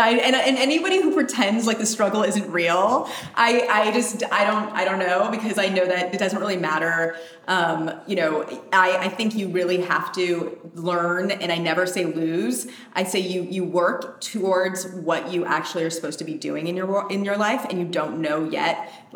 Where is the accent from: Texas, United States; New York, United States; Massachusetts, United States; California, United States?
California, United States; San Jose; So, grew up in Northern California, San Jose. And then when we lived in an apartment, and my dad, and this was since I was 2 years old